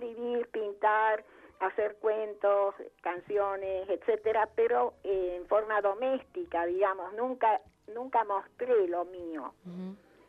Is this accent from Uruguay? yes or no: no; Tucumán, Argentina; Yo crecí en Tucumán. Fui a un colegio, a la Escuela Sarmiento de Tucumán, empecé la universidad en Tucumán